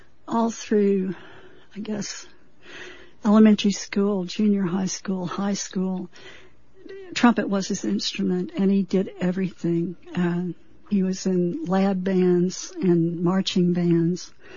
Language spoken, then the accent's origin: English; Fort Worth, Texas, United States; also born or lived in Colorado; my first response to growing up in Fort Worth musically was I didn't want to be anywhere near country music.